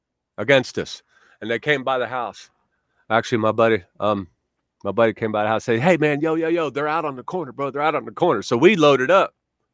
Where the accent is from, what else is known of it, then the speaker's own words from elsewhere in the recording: Pine Hills, United States; Yeah, man, but growing up in Pine Hills, I got ate up with it, man.